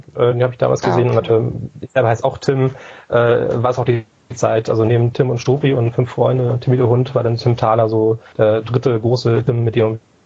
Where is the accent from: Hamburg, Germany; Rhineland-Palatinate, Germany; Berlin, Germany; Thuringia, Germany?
Hamburg, Germany; born or raised there